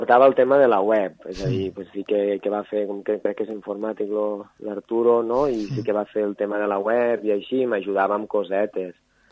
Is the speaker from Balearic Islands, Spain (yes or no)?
no; Capçanes, Catalonia, Spain; Bueno, jo sempre dic que sóc de Capçanes